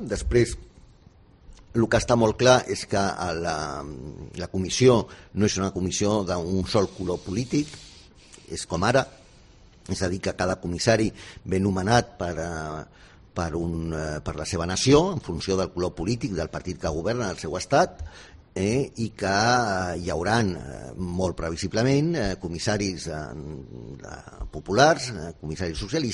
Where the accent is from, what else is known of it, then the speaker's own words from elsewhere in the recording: Barcelona, Catalonia, Spain; Bueno, miri, jo sóc barceloní i evidentment m'estimo moltíssim a la meva ciutat